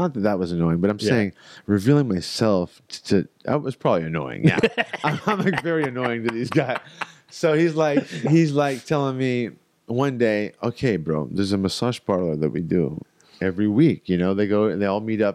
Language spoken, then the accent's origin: English; Houston, Texas, United States; But I grew up in Houston, Texas.